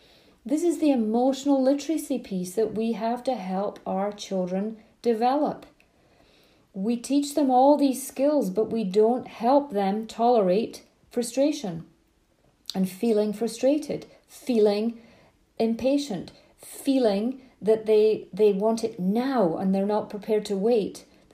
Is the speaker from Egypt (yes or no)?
no; Scotland, United Kingdom; I grew up in Scotland, long summer evenings, and we'd all go and play outside.